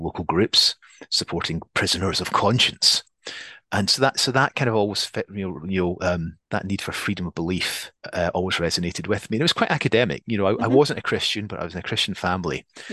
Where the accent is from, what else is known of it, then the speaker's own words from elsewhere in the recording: Scotland, United Kingdom; accent: Scottish; I'm Scottish, as you can tell from the accent, but my dad's English from a Welsh background. My mum's Scottish. We lived in a new town